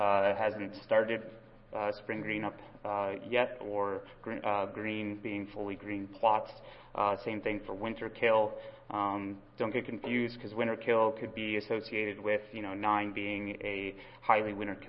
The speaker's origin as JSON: {"language": "English", "region": "Wisconsin", "country": "United States", "said": "I'm from Wisconsin originally, so when I say cold, it's not really that cold."}